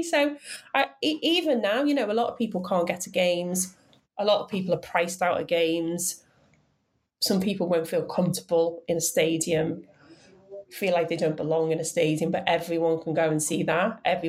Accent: Liverpool, North West England, United Kingdom; I'm not from North Liverpool, where Anfield is. I'm from South Liverpool, so Wavertree. So it's like Smithdown Road, which is kind of an iconic road.

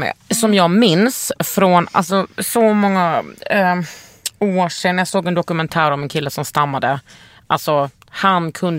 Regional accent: Lund, Skåne, Sweden; mina föräldrar var västgötar, är västgötar. Jag är uppvuxen i Lund.

